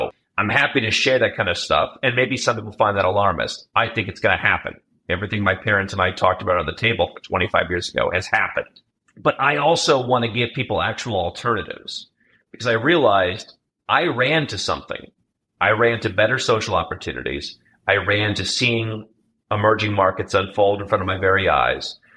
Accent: Cleveland, Ohio, United States; born there; I was born in Cleveland, Ohio, in this kind of Rust Belt town and right across the lake from Canada.

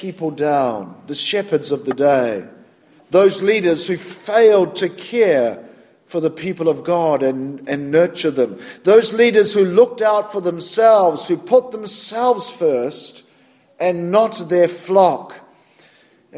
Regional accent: New Zealand; accent: North American; now in New Jersey, United States; you can tell by my strong North American accent that I didn't grow up in these parts. I grew up in New Zealand

